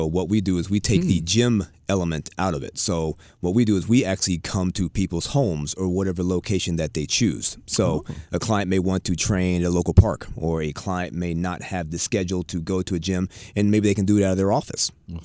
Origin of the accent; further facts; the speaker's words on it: Pittsburgh, Pennsylvania, United States; now in Houston, United States; Well, I have been a Houstonian now for 10 years. I originally come from the East Coast. I'm from Pittsburgh, Pennsylvania.